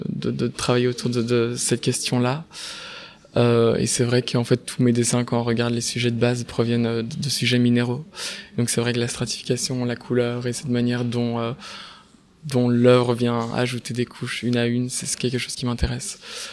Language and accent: French; Namur, Wallonia, Belgium; donc je suis étudiant à la Cambre à Bruxelles et je viens de Namur.